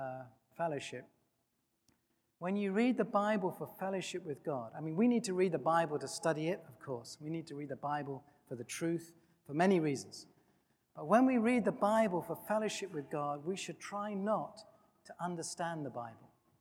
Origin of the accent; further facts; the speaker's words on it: England, United Kingdom; You know, I'm an Englishman and I've been educated